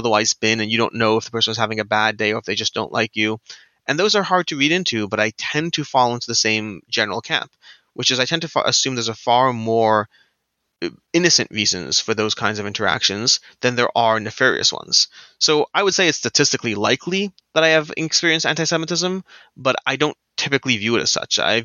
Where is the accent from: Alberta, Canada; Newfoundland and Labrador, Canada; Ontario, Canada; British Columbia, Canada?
Ontario, Canada; Toronto; also born or lived in Cleveland, United States; I grew up in Toronto, I went to high school in Cleveland